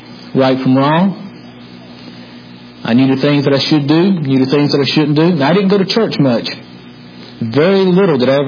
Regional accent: North Carolina, United States; I grew up in Eastern North Carolina. I was the youngest of four brothers

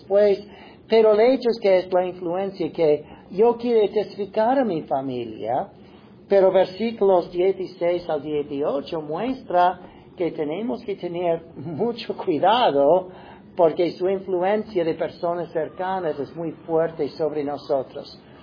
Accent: Ohio, United States; me encantaba siempre ir a Ohio para estar con mi familia, en mi tierra, puedo decir

